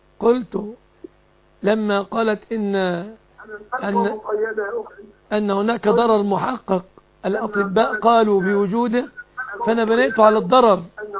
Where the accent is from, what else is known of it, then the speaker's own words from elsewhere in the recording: Egypt; في بلادنا مصر تعتبر الشبكة جزءا من الصداق